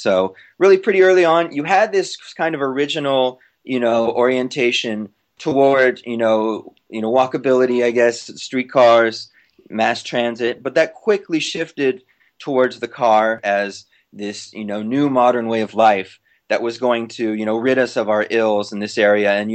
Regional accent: Long Beach, California, United States; Where I came from, within greater LA, I'm not from LA proper. I'm from Long Beach, I think of Long Beach a little bit like the New Jersey of Los Angeles.

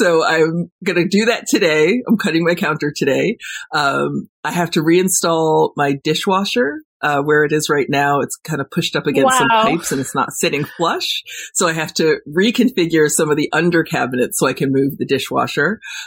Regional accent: Warwick, New York, United States; also born or lived in Los Angeles, United States; So I lived in LA for about 4 years, and just about 3 weeks ago, I moved back to New York, back to my hometown in Warwick, and I bought a farm.

